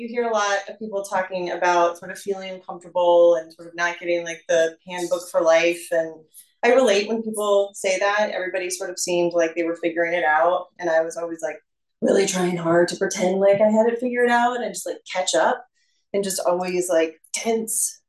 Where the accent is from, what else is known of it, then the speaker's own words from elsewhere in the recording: Los Angeles, California, United States; I grew up in Los Angeles. I'm 43.